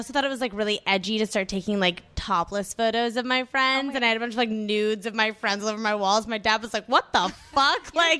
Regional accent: Georgetown, District of Columbia, United States; Honestly, so I grew up in Georgetown in DC, and the apartment building that I grew up in was right on the water

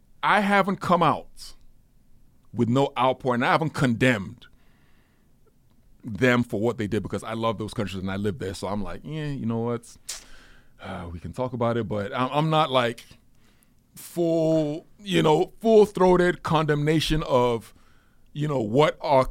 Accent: United Kingdom; born there; There's the United Kingdom, where I was born and that I live.

